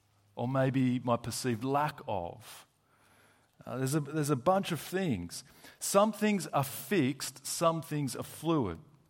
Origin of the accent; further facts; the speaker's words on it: Australia; born there; first language English; It includes my place of birth and upbringing. I was born in Australia. I only ever spoke English.